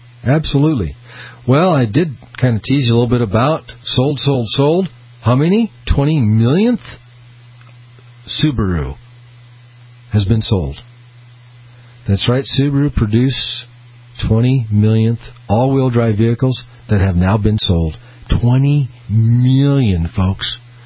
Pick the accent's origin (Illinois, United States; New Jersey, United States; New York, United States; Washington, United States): Illinois, United States; Peoria; Back in Chicago, Illinois. Actually, I was from Peoria, Illinois.